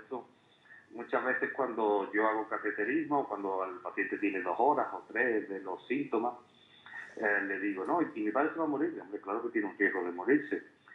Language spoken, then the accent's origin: Spanish; Andalusia, Spain; para mí como andaluz me dan hasta vergüenza